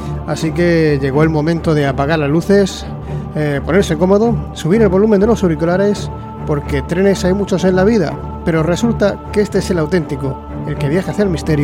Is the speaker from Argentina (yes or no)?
no; Region of Murcia, Spain; como somos de Murcia